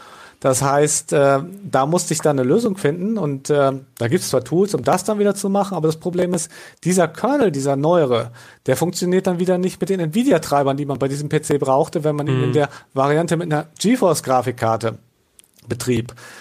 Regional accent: Northern Germany, Germany; Ich bin ja Norddeutscher

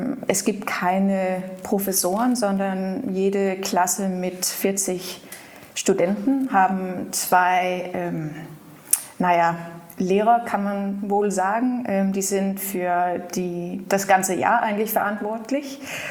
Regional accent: Aarhus, Central Denmark Region, Denmark; Ich bin in Aarhus groß geworden

